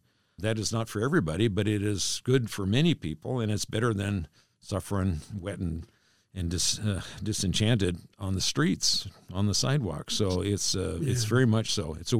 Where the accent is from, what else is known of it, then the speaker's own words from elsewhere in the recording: Bremerton, Washington, United States; Now, to set the record straight, I was born in East Bremerton, okay? It's a big difference.